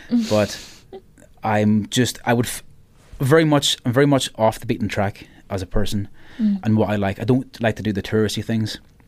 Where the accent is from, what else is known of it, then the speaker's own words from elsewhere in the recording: Ireland; accent: Irish; growing up in Ireland, and I kind of joke the only thing I have that's Irish is the accent and the humour